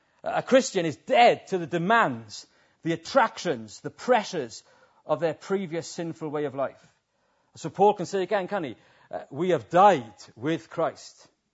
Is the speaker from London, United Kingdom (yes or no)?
no; Wales, United Kingdom; which is quite a courageous thing as a Welshman to say